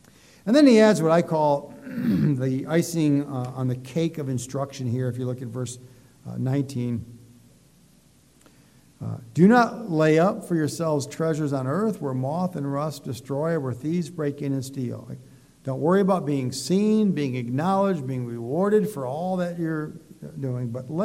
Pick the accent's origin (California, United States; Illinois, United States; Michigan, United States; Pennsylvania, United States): Michigan, United States; Detroit; So growing up in the Detroit area with union, there's a lot of that in unions, right?